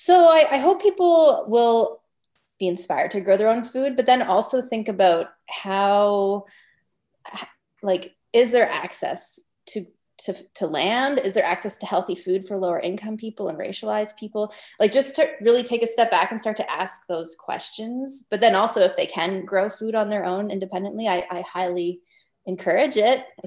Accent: Canada; I'm a filmmaker from Canada.

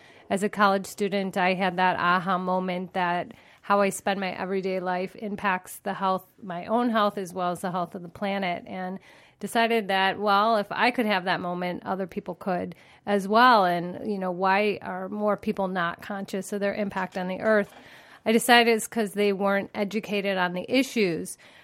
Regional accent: Cleveland, Ohio, United States; So I graduated college, went back to my hometown of Cleveland, launched a newspaper called Affinity

